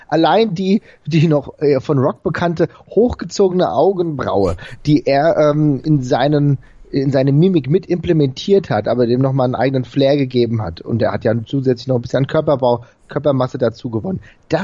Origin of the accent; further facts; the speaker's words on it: Frankfurt, Hesse, Germany; ich komme ja selbst aus Frankfurt